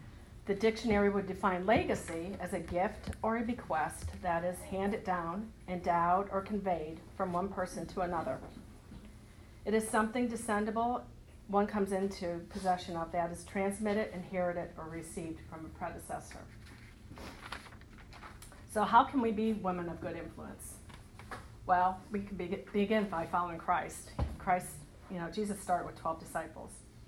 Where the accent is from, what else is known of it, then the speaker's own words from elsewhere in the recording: Illinois, United States; And I was born and raised up in the Chicagoland area.